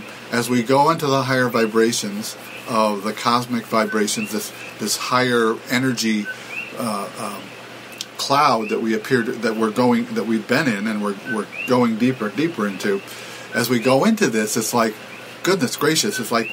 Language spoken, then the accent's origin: English; Hawaii, United States; I'm just Hawaiian guy, you know, living in Hawaii guy.